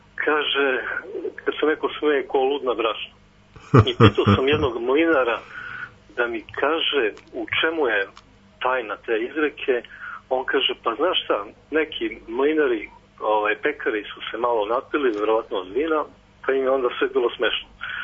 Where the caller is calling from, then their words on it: Pančevo, Vojvodina, Serbia; Iz Pančeva.